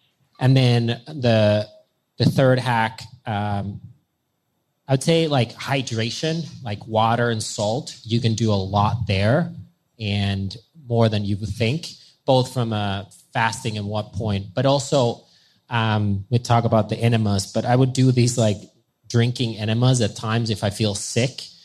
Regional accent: Finland; I'm from Finland, and we're on the border of Russia and whatnot.

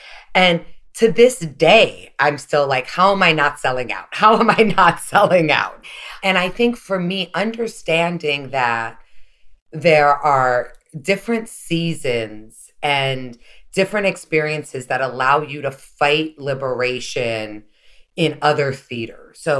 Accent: Hawaii, United States; growing up in Hawaii, actually, we have a history of Puerto Ricans being there and being brought over.

